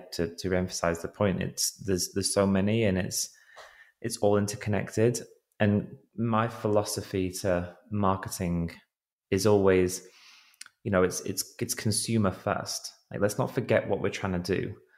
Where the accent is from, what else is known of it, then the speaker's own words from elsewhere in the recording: England, United Kingdom; I'm a Brit, if you can't tell from the accent, not Australian, living in England.